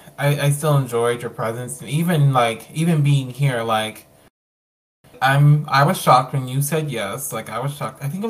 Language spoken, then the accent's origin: English; Texas, United States; Oh, Texas.